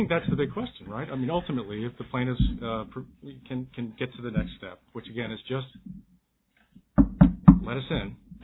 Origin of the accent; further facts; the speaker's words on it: Delaware, United States; or I'm from Delaware, coastal state